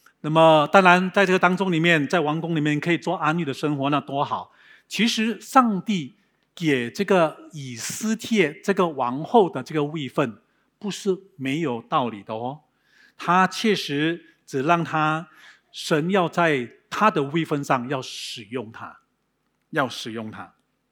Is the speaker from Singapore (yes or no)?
yes; Singapore; 可能我们新加坡人也是一样，怕输